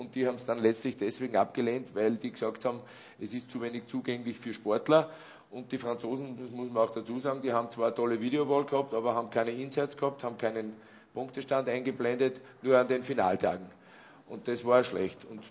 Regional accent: Schwanenstadt, Upper Austria, Austria; in meiner Heimatstadt, in Schwanenstadt, habe ich ein Plakat irgendwo auf der Straße hängen gesehen.

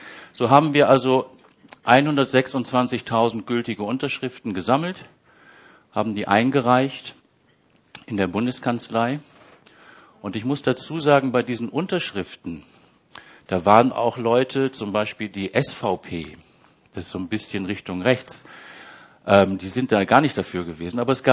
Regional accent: Germany; now in Switzerland; Ich komme aus Deutschland, ich bin dann in die Schweiz gegangen

